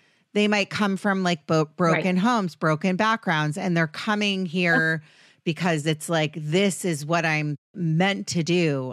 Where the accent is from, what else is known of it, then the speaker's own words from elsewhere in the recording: Potomac, Maryland, United States; also born or lived in Washington, D.C.; now in Los Angeles, United States; I grew up in DC, you know, everyone knows everybody. And I grew up in Potomac, Maryland